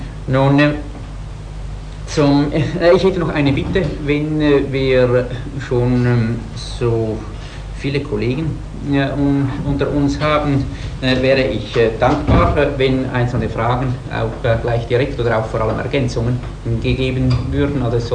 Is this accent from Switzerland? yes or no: yes; Switzerland; Als Schweizer verstehe ich unter Rätoromanisch vor allem die Sprache, die im Kanton Graubünden gesprochen wird